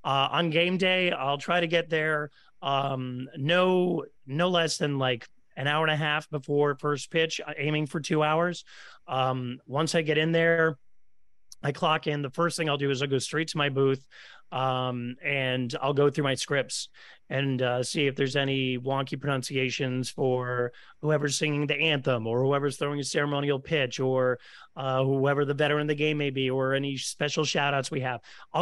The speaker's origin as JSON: {"language": "English", "town": "Stamford", "region": "Connecticut", "country": "United States", "tie": "born or raised there", "said": "And so I became a commuter student growing up in Stamford, Connecticut."}